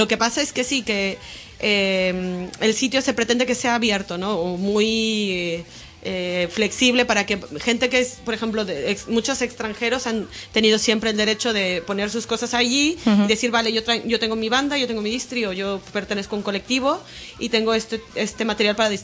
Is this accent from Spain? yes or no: no; Mexico; Yo como extranjera lo puedo saber, ¿no? Que, mira, yo vengo de México y tal, he traído tal.